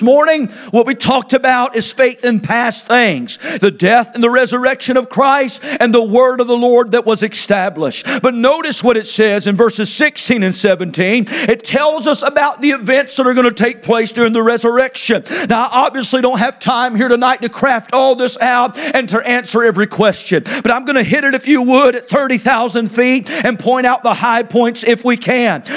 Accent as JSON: {"language": "English", "town": "Tyner", "region": "North Carolina", "country": "United States", "tie": "born or raised there", "said": "Happy Home Road in Tyner, North Carolina. Some people often say, is that a real road? Yeah, it is. I was raised on Happy Home Road."}